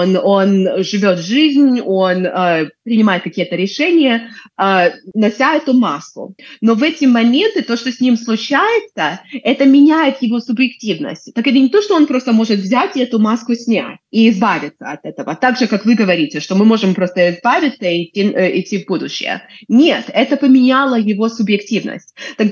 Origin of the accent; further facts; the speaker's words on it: Brest, Brest Region, Belarus; ну, я росла в Бресте, да, так я все время гуляла по этой крепости с самого-самого детства